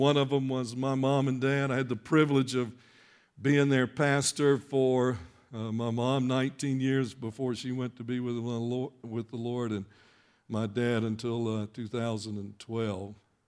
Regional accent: Greenwood, United States; Came back, and a fellow in my hometown, he was from Ohio, but he'd lived in Greenwood since I was about 10 or 11, kind of a second father to me.

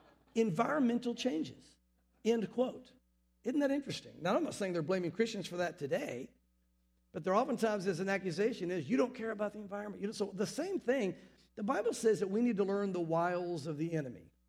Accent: the South, United States; growing up in the South, I've seen rude and obnoxious.

